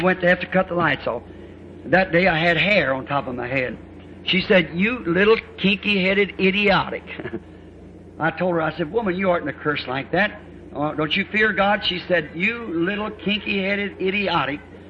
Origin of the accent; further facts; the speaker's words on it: Kentucky, United States; born there; I couldn't help because I was born in Kentucky. I went down there to school